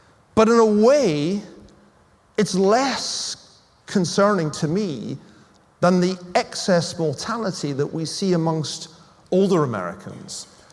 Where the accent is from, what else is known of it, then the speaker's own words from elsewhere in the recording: Scotland, United Kingdom; I come from Scotland.